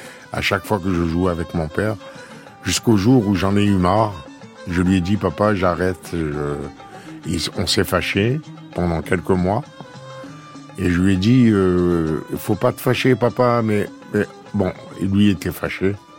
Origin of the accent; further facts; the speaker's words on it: Algeria; now in France; Vous savez, nous, quand on est parti d'Algérie, on était jeunes, je pensais que j'allais avoir une nouvelle vie, comme si j'étais parti en Amérique, vous voyez ?